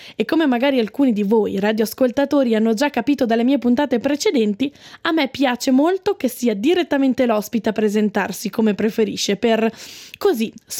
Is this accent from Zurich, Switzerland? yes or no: no; Ticino, Switzerland; also born or lived in Graubünden; sono ticinese di base, ma a questo punto, dopo tanti anni passati in questo splendido territorio, anche un pochino grigionese d'adozione.